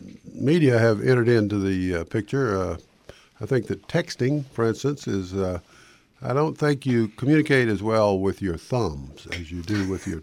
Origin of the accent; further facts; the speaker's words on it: the South, United States; And I grew up in the South, where it's even where people tend to be oral.